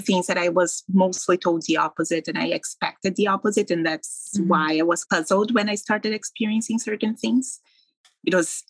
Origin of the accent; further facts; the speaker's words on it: Brazil; moved away as an adult; now in North Vancouver, California, United States; I'm originally from Brazil. My family, whole family is from Brazil, my parents, grandparents.